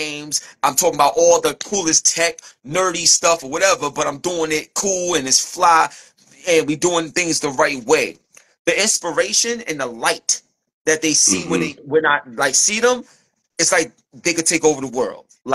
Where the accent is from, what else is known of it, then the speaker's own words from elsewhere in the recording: New York City, New York, United States; I'm from East New York, Brooklyn, and that's the energy that you're gonna get.